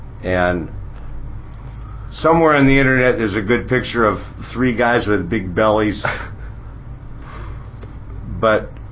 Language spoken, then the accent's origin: English; Michigan, United States; now in Dublin, Ireland; I'm calling from Dublin, eh? It's like, I'm really from Michigan, and I can't get rid of that accent